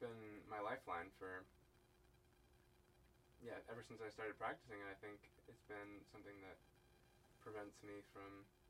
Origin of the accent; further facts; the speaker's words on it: Woodstock, Georgia, United States; I came from Woodstock, Georgia. Grew up there. That's a really cool town. They have expanded quite a bit. My parents moved there probably in 87